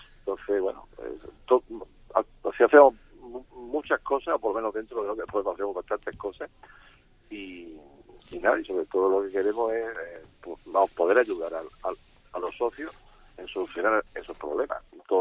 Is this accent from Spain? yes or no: yes; Melilla, Spain; Yo soy de Melilla, por eso estoy aquí también.